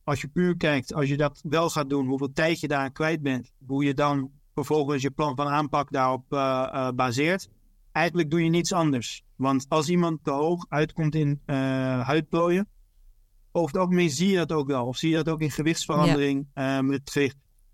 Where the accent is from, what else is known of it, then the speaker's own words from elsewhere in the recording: Netherlands; als wij als Nederlanders naar een land gaan waar het lekker weer is